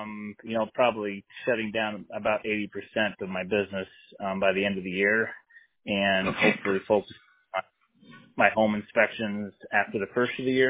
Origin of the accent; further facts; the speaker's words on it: Colorado, United States; I grew up on the western, on the Front Range, Longmont, Boulder, Fort Collins.